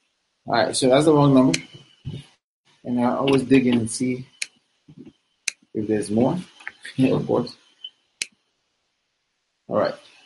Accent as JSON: {"language": "English", "country": "Nigeria", "said": "I'm trying to use the familiarity of me being a Nigerian."}